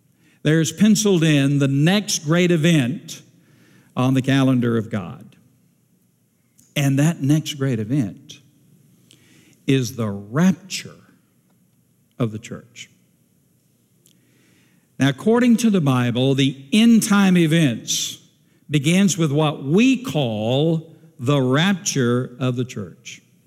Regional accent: Cordele, Georgia, United States; When I was growing up, I grew up in Antioch Baptist Church in outside of Cordell, Georgia.

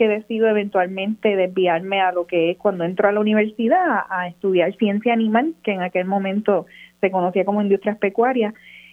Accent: Las Marías, Puerto Rico; Yo soy una jibarita que me crié en Las Marías, me crié entre vaquitas

